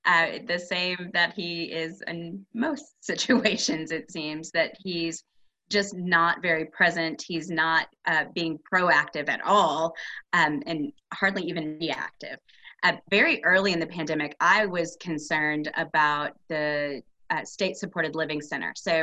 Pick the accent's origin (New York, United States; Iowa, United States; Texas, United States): Texas, United States; Denton; Denton's actually my hometown. I grew up here and graduated from Denton High School back in 1992, and then graduated from the University of North Texas a couple of times